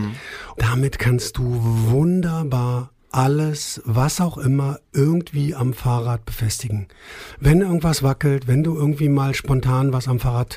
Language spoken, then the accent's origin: German; Berlin, Germany; So bin ich aufgewachsen. Ja. Als Berliner.